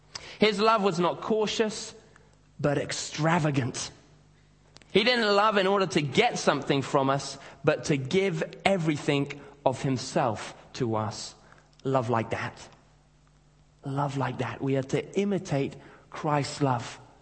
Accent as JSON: {"language": "English", "country": "Kenya", "tie": "born or raised there", "said": "We used to sing a song when I was growing up in Kenya"}